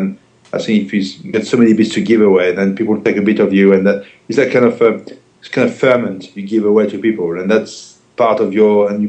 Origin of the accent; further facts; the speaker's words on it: Brittany, France; And that's what I grew up in Brittany with. We always had this with coffee.